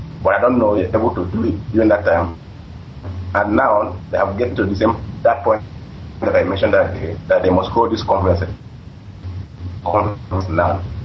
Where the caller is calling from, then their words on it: Sweden; I'm calling from Sweden.